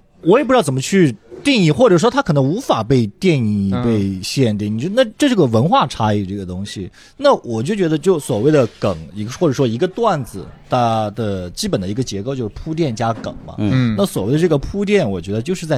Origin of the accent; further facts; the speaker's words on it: Northeast China, China; 我是一个东北人啊，